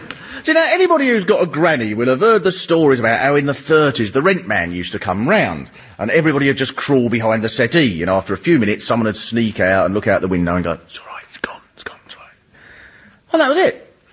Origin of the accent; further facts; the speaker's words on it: Swanley, South East England, United Kingdom; If you live in a small town, like where I grew up in Swanley, it's much the same.